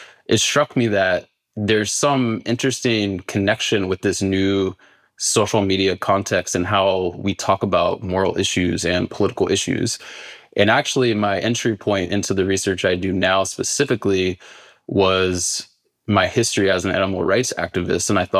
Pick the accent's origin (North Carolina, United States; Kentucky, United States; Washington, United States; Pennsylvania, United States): North Carolina, United States; I grew up in North Carolina in the Bible Belt in the 90s.